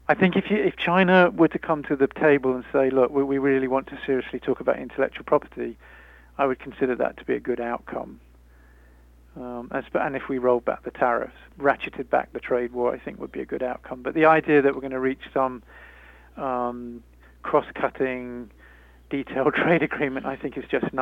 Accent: United Kingdom; I mean, you know, my home country, they've now delayed the vote on the withdrawal agreement for Brexit.

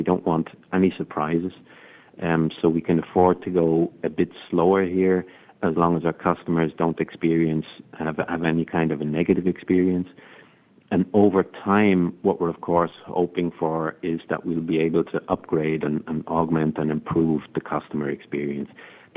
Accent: Ireland; I would have said Caitlin as an Irish person

